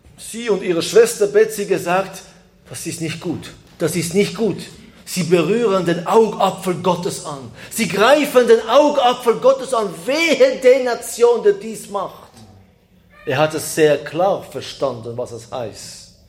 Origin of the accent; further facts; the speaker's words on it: Israel; Ich bin selber in Israel aufgewachsen, ich kenne das Volk und Land sehr gut.